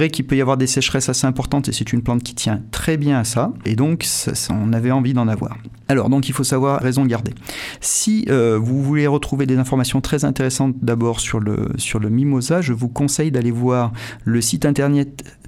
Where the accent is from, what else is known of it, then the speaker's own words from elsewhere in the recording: Montélimar, Auvergne-Rhône-Alpes, France; Moi, quand j'étais jeune, j'habitais à Montélimar. À Montélimar, il n'y avait pas de mimosa quand j'étais jeune, hein, et j'ai 47 ans.